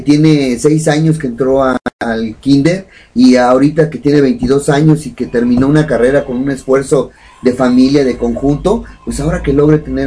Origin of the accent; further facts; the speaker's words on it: Mexico; todos somos mexicanos